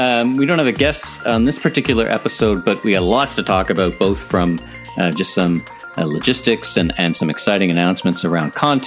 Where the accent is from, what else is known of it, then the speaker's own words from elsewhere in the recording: Canada; end off with a spotlight on my home country, Canada. We'll talk about what's going on up here, up north, in Canada